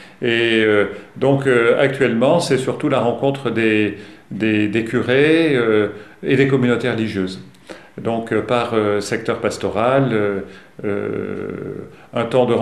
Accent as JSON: {"language": "French", "town": "Montpellier", "region": "Occitanie", "country": "France", "tie": "born there", "said": "Donc les circonstances ont fait que je suis né à Montpellier, que j'ai fait mes études là-bas, et que j'y suis très, très attaché, notamment à la Méditerranée."}